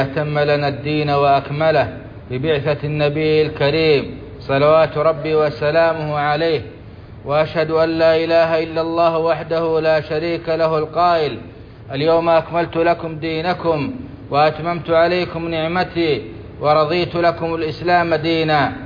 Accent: Saudi Arabia

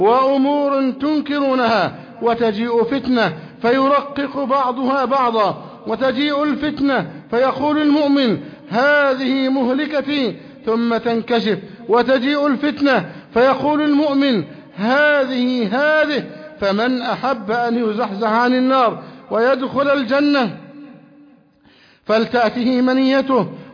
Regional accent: Egypt; بلدنا مصر

